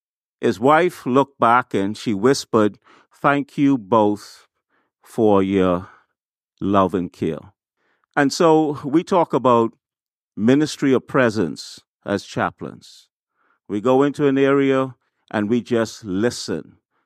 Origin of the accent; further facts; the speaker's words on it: Bahamas; When we were kids, I grew up in the Bahamas.